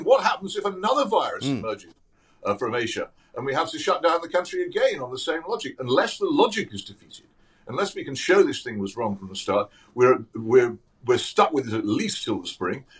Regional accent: Oxford, South East England, United Kingdom; A group of lockdown sceptics in my hometown of Oxford

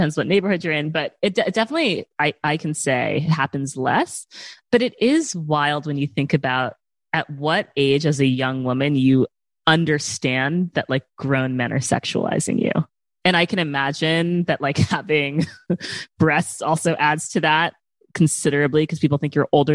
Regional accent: New York City, New York, United States; because I grew up here in New York City. I wore a private school uniform, like a pleated skirt, to school every day.

